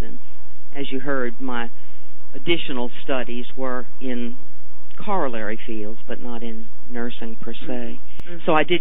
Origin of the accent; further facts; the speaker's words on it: New Orleans, Louisiana, United States; I'm from New Orleans, and I was born here and mostly educated here.